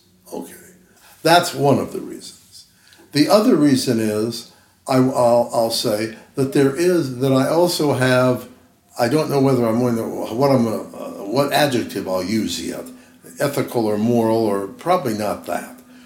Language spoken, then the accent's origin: English; Ames, Iowa, United States; Now, when I grew up in Ames, Iowa, all of this is key to answering your question. When I went through school until I got into high school, I was the only Jew.